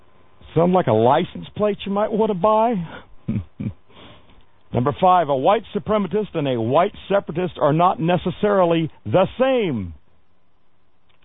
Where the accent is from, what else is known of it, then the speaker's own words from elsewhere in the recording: Florida, United States; I grew up in Florida. I don't expect this sort of thing in Florida.